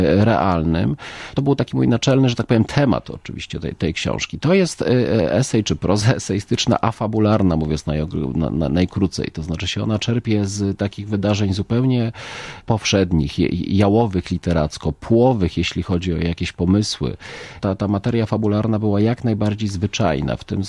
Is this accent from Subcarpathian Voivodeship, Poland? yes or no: no; Gliwice, Silesian Voivodeship, Poland; co jest chyba zrozumiałe, bo jestem gliwiczaninem